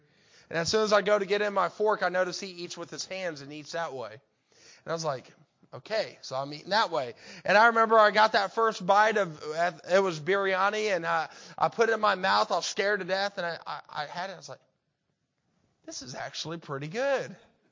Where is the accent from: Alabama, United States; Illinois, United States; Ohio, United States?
Ohio, United States; Cincinnati; I'm a guy from Cincinnati, so I'll use me.